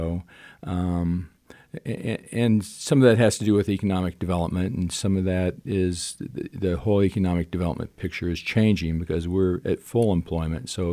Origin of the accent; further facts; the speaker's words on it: Sterling, Colorado, United States; I grew up in Sterling, Colorado, which is in eastern Colorado. It's actually pretty close to Nebraska, out in the plains of Colorado.